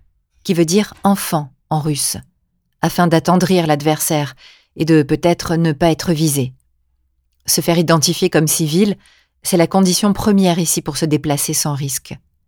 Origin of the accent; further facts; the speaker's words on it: France; quand nous répondons que nous sommes Français